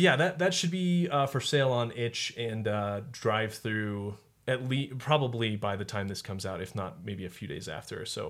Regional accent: Colorado, United States; I grew up in Colorado, so it's the Rockies.

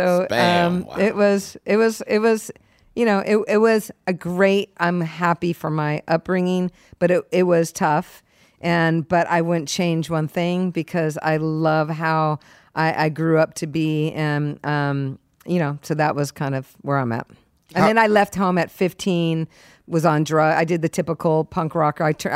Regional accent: San Diego, California, United States; also born or lived in New York; I was there for 1 year. I was 1 year old, and then we moved to San Diego. So I was raised in San Diego.

